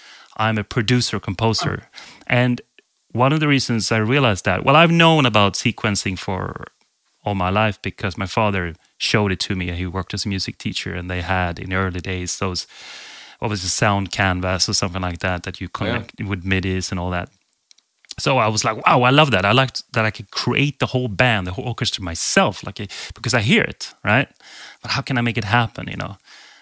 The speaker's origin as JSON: {"language": "English", "country": "Sweden", "second_language": "English", "said": "I'm from Sweden, and how did I get here?"}